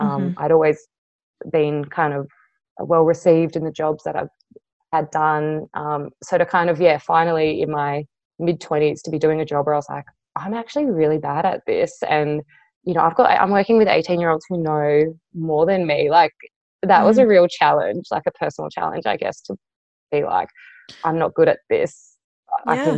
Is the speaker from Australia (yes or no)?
yes; Sydney, New South Wales, Australia; now in Darwin, Australia; growing up in Sydney, often Sydney's kind of seen as like the pinnacle of Australia